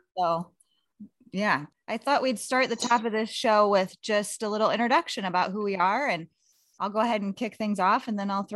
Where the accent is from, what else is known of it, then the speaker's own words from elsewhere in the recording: Iowa, United States; I was born and raised in Iowa. I went to school here, started my family here, and have been saddled here ever since